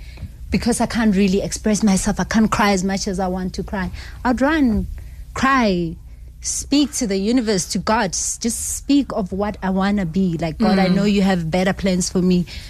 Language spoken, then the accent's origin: English; Alexandra, Gauteng, South Africa; Yes, born and raised in Alex.